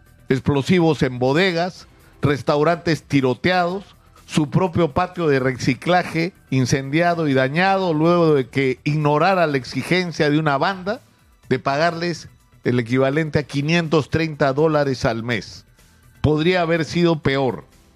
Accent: Peru; de lo que también somos testigos los peruanos

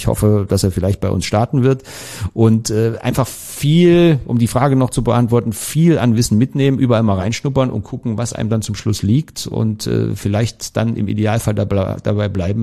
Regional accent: Germany; als Deutscher, der in Frankfurt arbeitet

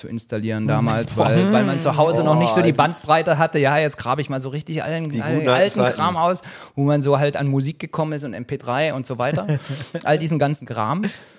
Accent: Thuringia, Germany; weil ich bin aus dem Osten, bin Thüringer.

